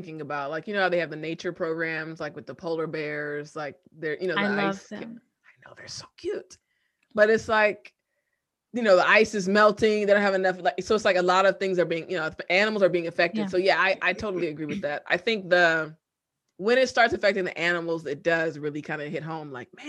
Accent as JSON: {"language": "English", "region": "Maryland", "country": "United States", "said": "so I'm from Maryland, like the Maryland, DC area, we have four seasons."}